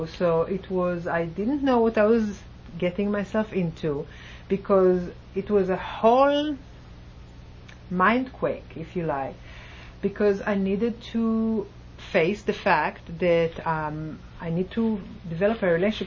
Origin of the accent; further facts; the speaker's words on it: Israel; I grew up in Israel, but very similar messages.